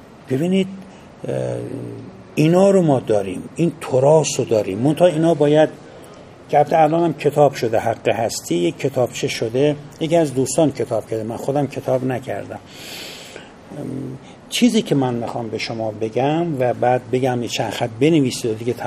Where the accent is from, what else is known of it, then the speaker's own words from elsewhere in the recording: Iran; چه به عنوان یک ایرانی از تراثی غنی